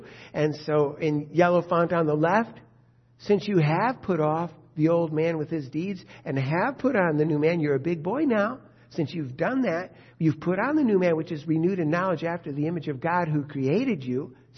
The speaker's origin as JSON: {"language": "English", "country": "United States", "said": "All right, so, you know, I'm an American. I feel the weirdness of that."}